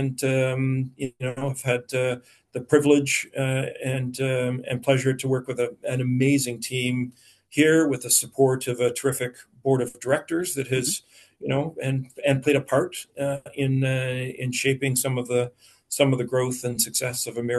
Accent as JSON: {"language": "English", "region": "Ontario", "country": "Canada", "tie": "born or raised there", "lives_now": "Nova Scotia, Canada", "said": "Yeah, so I grew up in Ontario. I didn't grow up in Nova Scotia"}